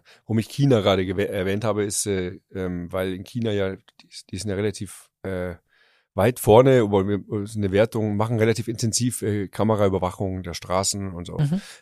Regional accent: Munich, Bavaria, Germany; wir sind ja aus München hier

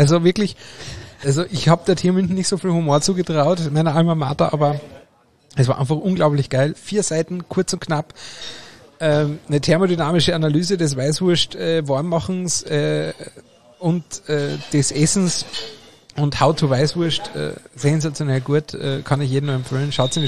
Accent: Austria; als Österreicher bin ich ja schon immer sehr senfaffin gewesen.

